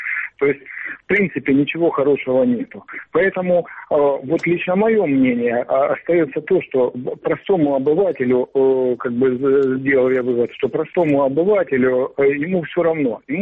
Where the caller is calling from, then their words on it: Sievierodonetsk, Luhansk Oblast, Ukraine; Северодонецк, Луганская область.